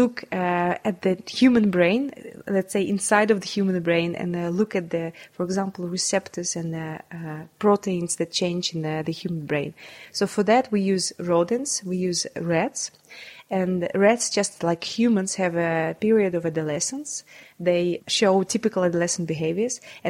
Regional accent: Saint Petersburg, Russia; I was born and brought up in St. Petersburg. I first went to university in St. Petersburg for 5 years.

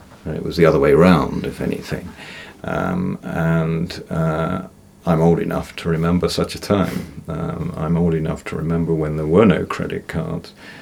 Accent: London, United Kingdom; I'm indisputably English, and I come from London. I was born in London, I've lived in London most of my life

